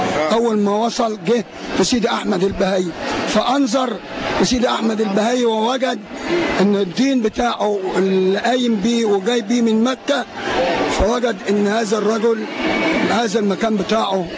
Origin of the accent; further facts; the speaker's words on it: Tanta, Gharbia, Egypt; انا ابن الغربية